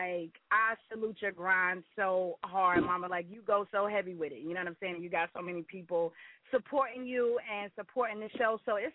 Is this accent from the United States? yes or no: yes; United States; I'm from Carolina, and I'm Carolina all day.